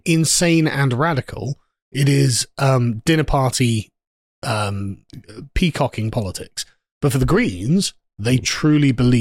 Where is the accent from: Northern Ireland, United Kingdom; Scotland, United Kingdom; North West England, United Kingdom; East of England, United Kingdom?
North West England, United Kingdom; Liverpool; We're not English, we're Scouse.